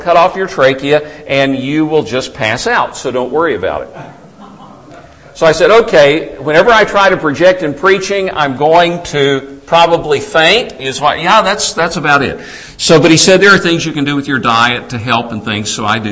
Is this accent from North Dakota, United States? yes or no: no; Tennessee, United States; Because I grew up in Tennessee, and every morning of my life growing up, my mother got up at 5 o'clock in the morning